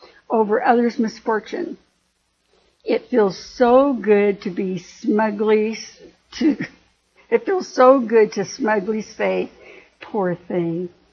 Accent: California, United States; moved away as an adult; I was from California and I married the only single man.

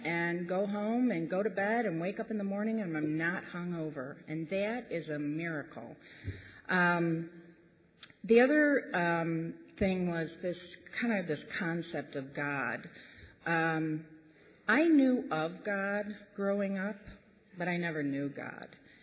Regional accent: New York, United States; in moving back to my hometown, I have actually been able to heal things from my childhood. Just things with my parents or just, you know, being that selfish, self-centered kid growing up, quite honestly. And that's a gift. But part of the thing, you know, wintertime in New York, upstate New York

